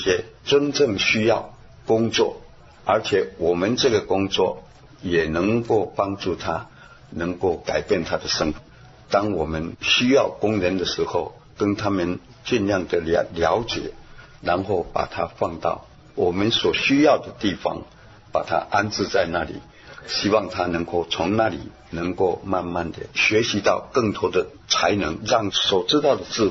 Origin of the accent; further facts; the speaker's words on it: Taiwan; now in United States; 我从台湾来，我也找工作。